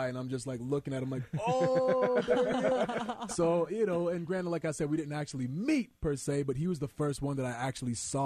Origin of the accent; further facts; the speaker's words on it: Boston, Massachusetts, United States; But I'm from Boston.